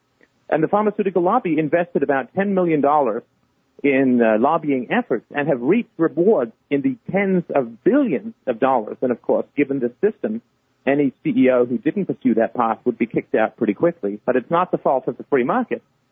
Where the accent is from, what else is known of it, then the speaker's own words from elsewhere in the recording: England, United Kingdom; also born or lived in Ireland; it's a French name, although I was born in Ireland and grew up in England.